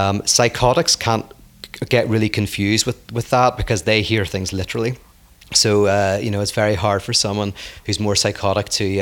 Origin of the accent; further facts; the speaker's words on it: Ireland; moved away; because I'm from Ireland coming here